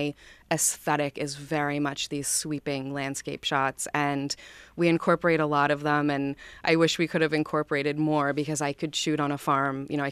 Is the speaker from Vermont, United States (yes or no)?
yes; Vermont, United States; Well, the story takes place in Vermont, and I grew up in Vermont.